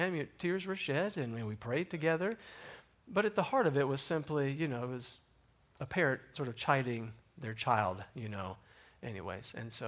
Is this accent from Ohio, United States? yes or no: no; Evansville, Indiana, United States; the desire of my heart had been to be able to pastor in the area of my hometown, right? Evansville, Newburgh kind of area, right?